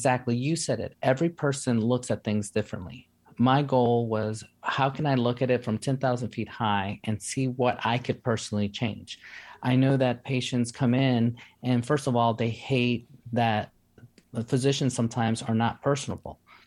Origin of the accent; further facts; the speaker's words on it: New York City, New York, United States; I grew up in New York City, humble beginning, single parent, teenage parent that reared me.